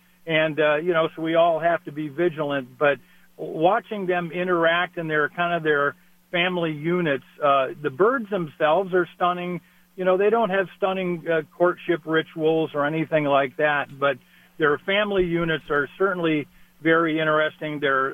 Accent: Wolfeboro, New Hampshire, United States; Well, my home is Wolfboro, so right near the big lake there, and that's where I get to see my loons, in addition to some local lakes and ponds nearby.

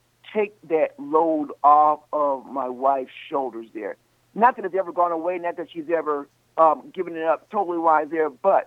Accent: Chicago, Illinois, United States; Basically, the place Zion, Illinois, is 10 minutes from the home I grew up in.

